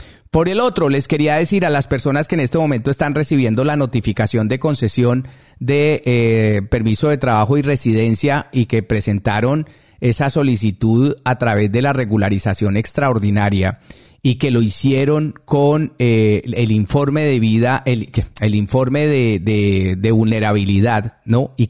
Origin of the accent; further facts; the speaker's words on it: Colombia; ambos muy interesados como colombianos en el exterior